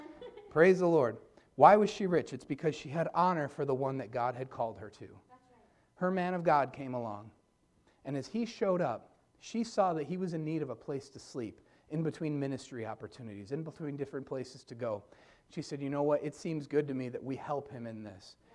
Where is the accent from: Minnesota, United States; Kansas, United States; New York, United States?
New York, United States; Dunkirk; I grew up in Dunkirk. I don't know if they have as many of them out here, but we have a ton of those